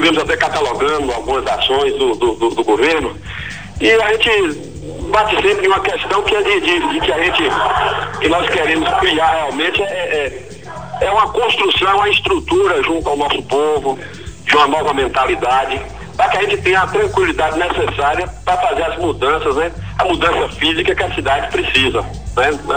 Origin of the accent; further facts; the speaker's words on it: Condeúba, Bahia, Brazil; Sou nascido e criado em Condeúba, uma terra pela qual eu tenho um amor muito grande.